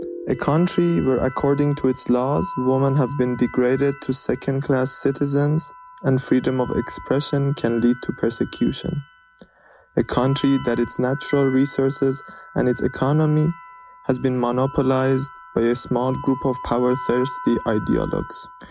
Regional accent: Tehran, Tehran Province, Iran; now in Berlin, Germany; I'm 22 years old, born and raised in Tehran, Iran. Right now, living and studying in Berlin, Germany.

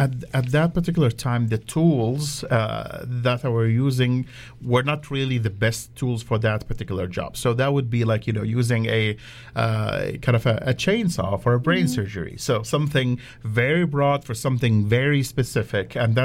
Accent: Saudi Arabia; I grew up in Saudi Arabia, actually

